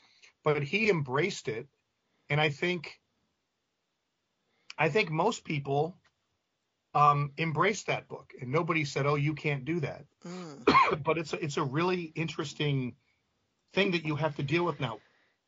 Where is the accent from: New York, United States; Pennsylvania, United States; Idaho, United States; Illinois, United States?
Illinois, United States; Chicago; who grew up around where I grew up in Chicago, which is where Andy grew up.